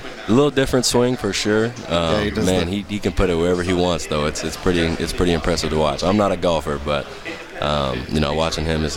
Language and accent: English; Houston, Texas, United States; So I'm from Houston. You know, obviously I wanted to see the Texans move along.